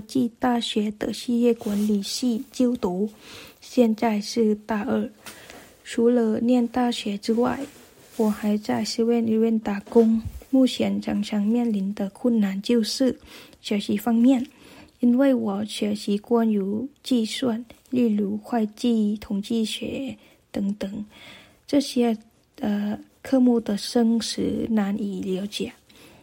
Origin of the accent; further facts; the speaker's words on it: Thailand; Chinese is a second language; 我是泰国人，之前我在清大的华语中心学了2年中文